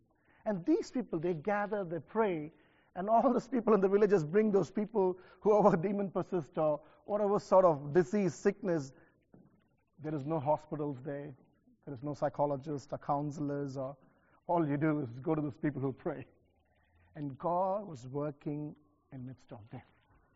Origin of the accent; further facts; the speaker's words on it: India; I come from India where the transportations are very different.